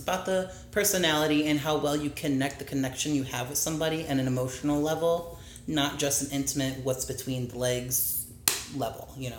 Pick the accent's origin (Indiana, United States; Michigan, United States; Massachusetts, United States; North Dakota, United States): Indiana, United States; Okay, well, I specifically grew up in Northwest Indiana, between that and on the border of Indiana, Illinois. So I wasn't that far away from Chicago, which had a, you know, a gay area, Boys Town.